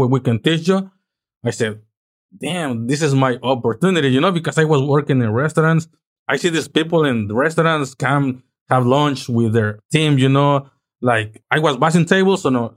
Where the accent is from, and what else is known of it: Mexico; English is a second language; now in United States